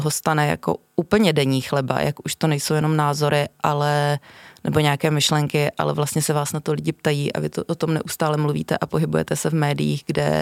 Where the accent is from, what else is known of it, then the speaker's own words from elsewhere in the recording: Brno, South Moravian Region, Czechia; já mám rodinu v Brně, já jsem původně z Brna.